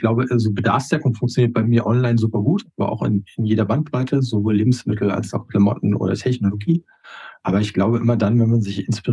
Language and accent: German; Hamburg, Germany; ich komme aus Hamburg, bin eigentlich Nordlicht